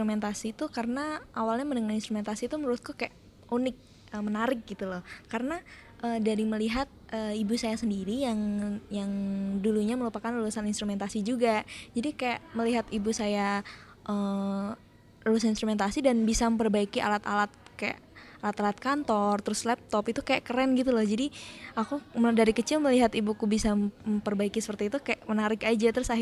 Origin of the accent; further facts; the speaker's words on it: Makassar, South Sulawesi, Indonesia; aku dari instrumentasi angkatan 2018. Asalku dari Makassar, sekarang sih lagi tinggal di Makassar, tapi turunan orang Jawa kok.